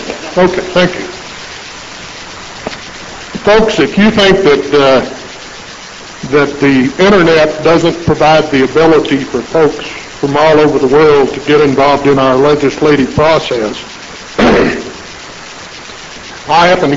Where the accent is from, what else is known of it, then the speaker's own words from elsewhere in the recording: Wyoming, United States; Finally, I can say without a doubt that I am extremely proud of my Wyoming heritage. Growing up in Wyoming has shaped me into a person that can handle the isolations and hardships Iraq has to offer.